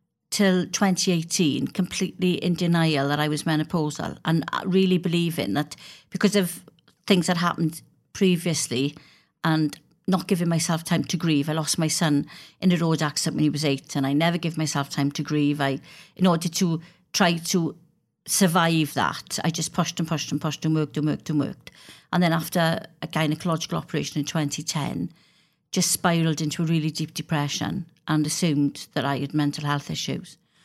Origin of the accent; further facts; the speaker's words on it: Wales, United Kingdom; I'm a Welsh Member of Parliament